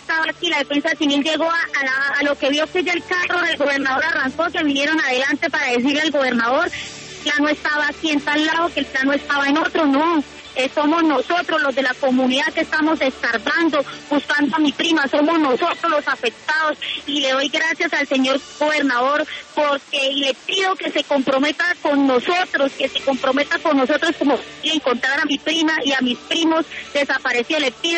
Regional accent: Lebrija, Santander, Colombia; porque nosotros somos de Lebrija, somos una familia pues pobre, campesina

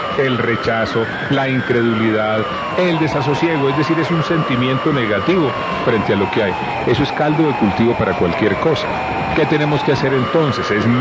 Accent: Colombia; Mire, yo como colombiano veo con inmensa preocupación lo que nos está pasando.

